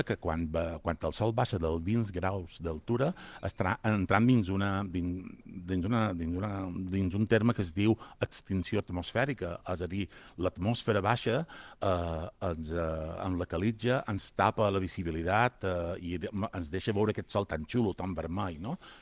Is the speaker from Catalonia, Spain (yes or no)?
no; Balearic Islands, Spain; com a mallorquí, com a bon mallorquí que som